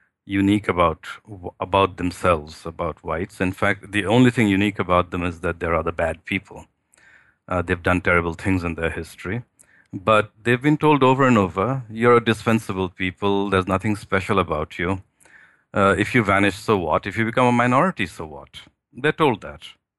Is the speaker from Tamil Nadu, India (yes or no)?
no; Kolkata, West Bengal, India; Well, I come from the Indian subcontinent. I was born in Calcutta, and I spent my early life in India